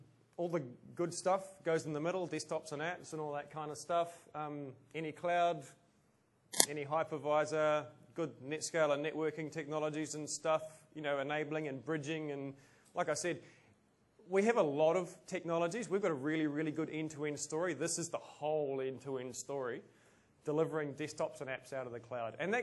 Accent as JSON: {"language": "English", "country": "New Zealand", "said": "Look, you want to bag me for being a Kiwi."}